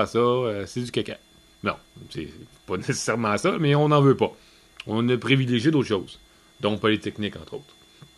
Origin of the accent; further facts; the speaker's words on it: Quebec, Canada; Moi, je suis Québécois.